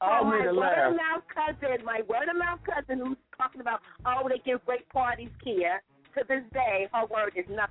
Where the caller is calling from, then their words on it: New Jersey, United States; I'm in New Jersey. I'm in West Coast, New Jersey.